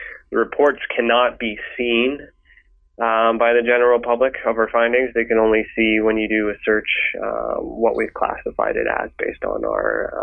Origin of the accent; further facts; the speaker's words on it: Canada; So I'm Canadian, and I guess it was more so an option for those who wanted to support their home base